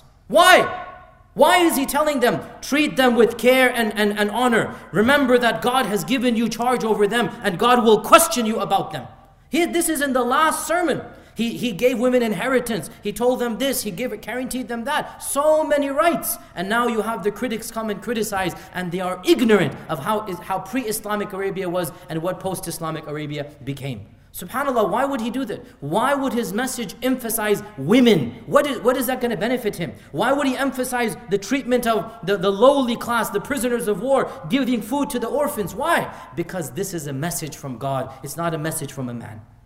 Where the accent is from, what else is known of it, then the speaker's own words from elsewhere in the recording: United States; I'm an American, I live in America.